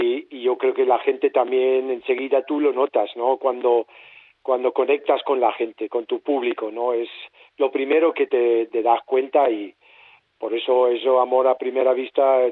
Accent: Germany; Spanish is a second language; moved away as an adult; now in Barcelona, Spain; cuando yo llegué a Barcelona con 20 años, muy joven, yo vengo de Alemania

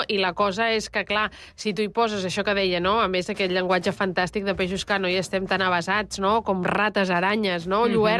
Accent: Borriana, Valencian Community, Spain; l'exemple del meu poble, que encara està més al sud, que és una vila marinera també, a Borriana, al País Valencià

